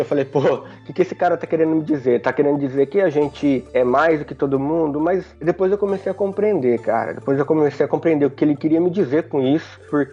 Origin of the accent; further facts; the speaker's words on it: Brazil; A gente, que eu digo, brasileiro, porque eu sou brasileiro também.